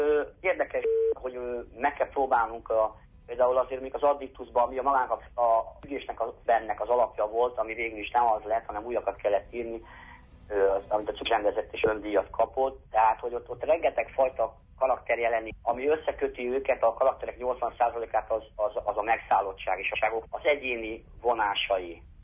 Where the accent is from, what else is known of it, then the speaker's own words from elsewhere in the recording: Kaposvár, Somogy, Hungary; azért, mert kaposvári vagyok, és itt egyrészt a családom is nagy színházrajongó volt